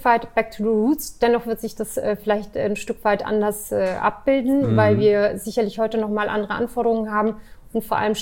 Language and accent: German; Bavaria, Germany; born or raised there; also born or lived in Turkey